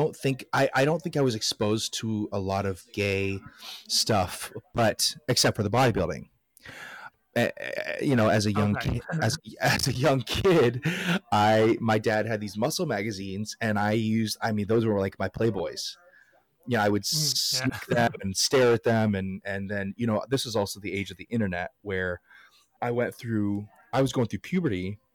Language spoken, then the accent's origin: English; Dublin, Ohio, United States; born there; But I was born in Dublin, Ohio, not Dublin, Ireland.